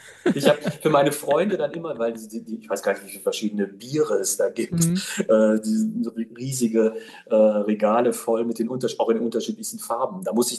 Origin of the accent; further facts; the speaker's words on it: Bonn, North Rhine-Westphalia, Germany; Ja, ich bin gebürtig aus Bonn, da bin ich auch zur Schule gegangen